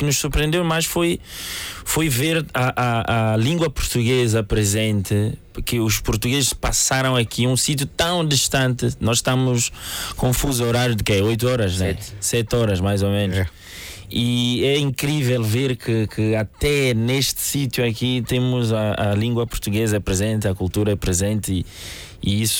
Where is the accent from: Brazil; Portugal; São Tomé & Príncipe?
São Tomé & Príncipe; moved away; Exatamente, fomos para saímos de São Tomé.